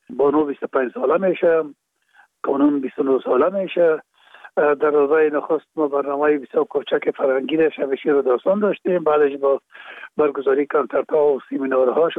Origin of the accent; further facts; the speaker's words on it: Kabul, Afghanistan; در کابل، شهید کابل به دنیا آمدیم، اصل ما زرکخانه کابل است و خود ما تون پدر ما باز از زرکخانه به شهید انتقال شدن. اونجا در شهید کابل به دنیا آمدیم و اونجا مکتب خواندیم